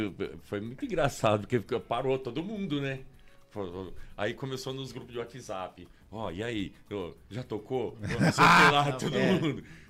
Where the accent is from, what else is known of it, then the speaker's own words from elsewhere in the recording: São Carlos, São Paulo, Brazil; nós tava vindo agora de São Carlos pra cá, porque eu e ele somos de São Carlos.